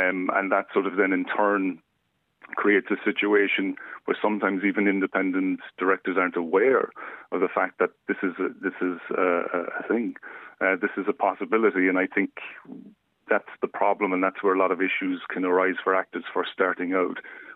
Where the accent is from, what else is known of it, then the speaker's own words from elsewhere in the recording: Ireland; Because for me as an Irish actor, and you probably feel the same, I grew up in a time when nobody really talked about these things.